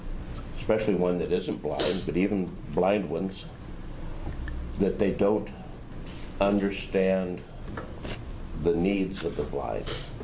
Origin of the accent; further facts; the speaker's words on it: Oregon, United States; I'm from Yamhill County.